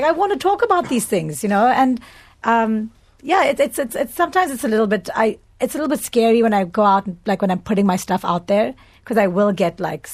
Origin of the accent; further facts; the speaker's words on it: South Africa; now in Mumbai, India; I feel very safe in Mumbai. And I'm originally from South Africa.